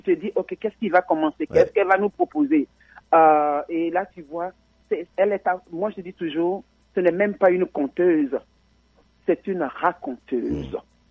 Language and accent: French; Côte d’Ivoire; now in Canada; Moi, je viens de la Côte d'Ivoire.